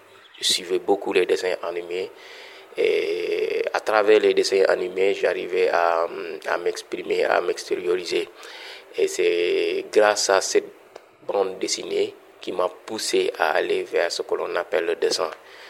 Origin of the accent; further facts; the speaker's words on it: Ziguinchor, Senegal; artiste plasticien, photographe, peintre. Je suis d'origine de Ziguinchor, je suis né à Ziguinchor, plus particulièrement dans le quartier de Yamatone, dont j'ai passé mes premiers balbutiements artistiques.